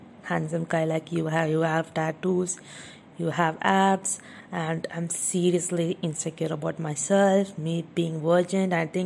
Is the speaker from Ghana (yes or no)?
no; India; now in United States; Like, I'm just an Indian woman that be shy, and I'm sorry.